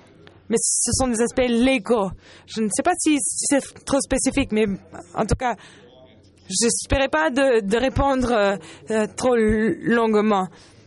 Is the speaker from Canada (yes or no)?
yes; Canada; Je suis canadien.